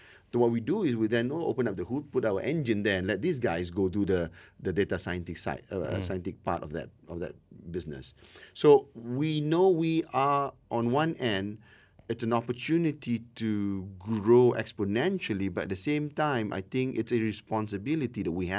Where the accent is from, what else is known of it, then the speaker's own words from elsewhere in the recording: Malaysia; Well, here's where I'm coming from. I'm Malaysian.